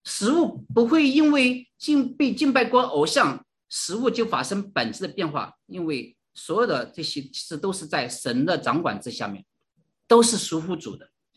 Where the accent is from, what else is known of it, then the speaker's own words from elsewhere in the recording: China; 我们回家过年的话，要是回到大陆的话